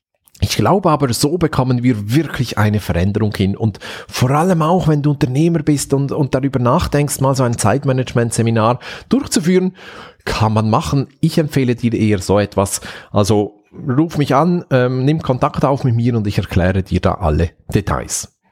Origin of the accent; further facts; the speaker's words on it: Switzerland; Und gerade ich als Schweizer, uns wird ja nachgesagt, dass wir nicht ganz so schnell sprechen wie unsere deutschen Freunde.